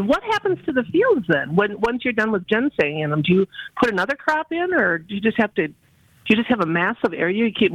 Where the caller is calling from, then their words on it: Wisconsin Rapids, Wisconsin, United States; I'm Kristen's mom, and I'm calling you from Wisconsin Rapids.